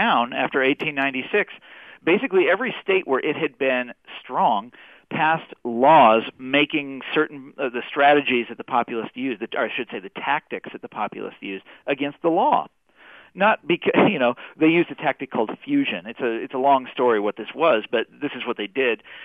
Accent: Kansas, United States; I'm from Kansas.

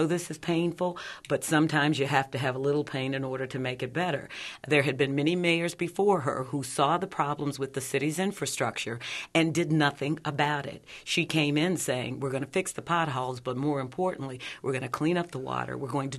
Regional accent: Louisville, Kentucky, United States; moved away as an adult; I've been here 33 years. I came from Louisville, Kentucky, and I came for a job

